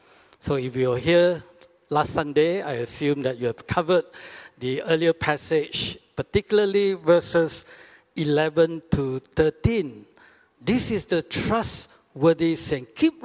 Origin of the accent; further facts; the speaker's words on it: Alor Setar, Kedah, Malaysia; I grew up in the Trinity Baptist Church in Alostar, and then studied at Tar College